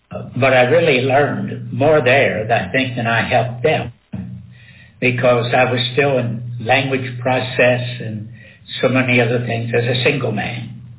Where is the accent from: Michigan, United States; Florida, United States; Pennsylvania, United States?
Pennsylvania, United States; Hanover; I'm from Hanover, Pennsylvania, originally, and was saved in 1960 in the Green Mount Church in Maryland, just across the Pennsylvania border line.